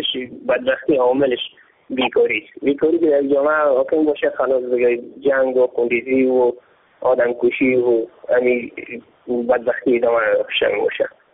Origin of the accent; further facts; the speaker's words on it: Logar, Afghanistan; ولایت لوگر یکی از ولایت های آسیب پذیر نام در وضعی امنیتی هیچ توجه صورت نمیگیره